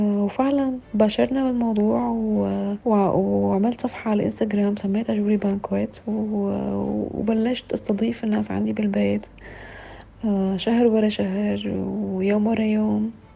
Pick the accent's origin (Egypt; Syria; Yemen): Syria; نحن معروفين نحن سوريين